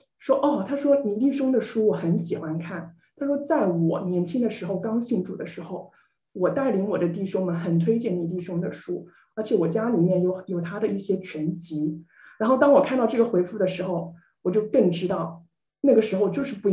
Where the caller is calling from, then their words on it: Seattle, Washington, United States; 我是西雅图的